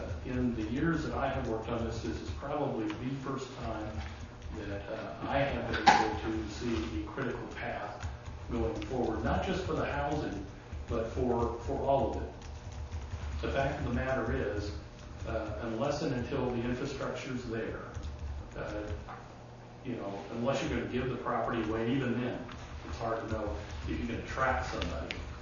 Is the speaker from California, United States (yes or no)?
yes; Hayward, California, United States; I will just take you back about 60 years ago when I was growing up in Hayward, California.